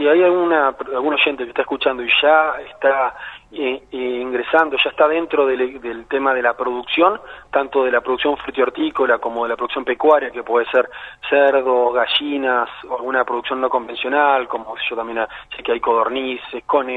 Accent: Río Grande, Tierra del Fuego, Argentina; porque también soy fueguino, porque soy riograndense

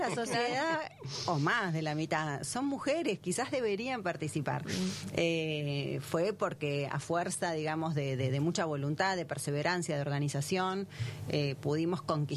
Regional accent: Bahía Blanca, Buenos Aires Province, Argentina; born there; como nací en Bahía Blanca, también Exacto. tengo el corazoncito, a pesar de que viví muy poco tiempo, pero bueno, es el lugar de nacimiento.

